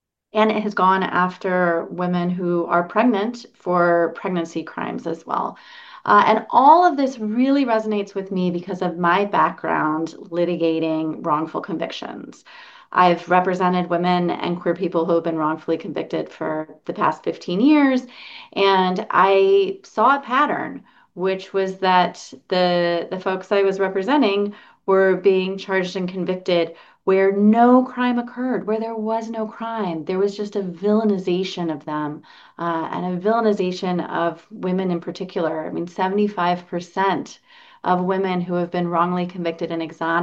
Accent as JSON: {"language": "English", "region": "Indiana", "country": "United States", "said": "I'm married to another woman in my home state of Indiana"}